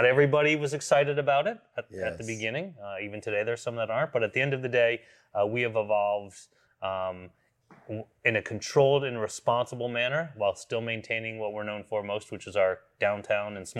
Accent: New England, United States; now in California, United States; So I grew up in New England, and I have a father who's a history buff

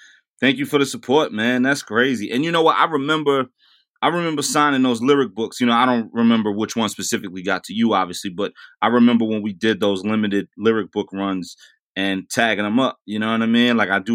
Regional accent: New York, United States; Yeah, I was on St. James Place. I grew up on St. James between Gates and Green, and … was on St. James between Gates and Fulton.

